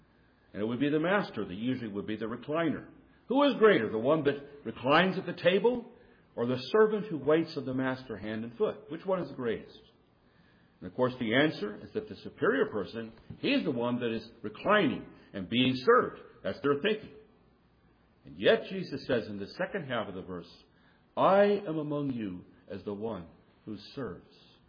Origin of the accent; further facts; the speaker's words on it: India; As I was growing up in India in my younger years, I remember how my father used to tell later on